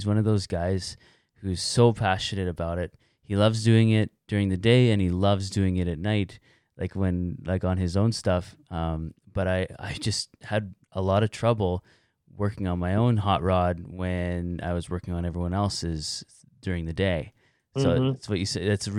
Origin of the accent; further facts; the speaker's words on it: Canada; we're from Canada, so it's a little different industries up here